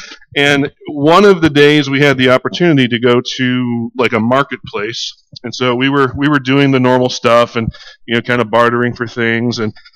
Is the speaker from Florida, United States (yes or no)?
no; Syracuse, New York, United States; I grew up in Syracuse, at the Syracuse Chiefs games, the AAA club for the Toronto Blue Jays, I remember as a kid going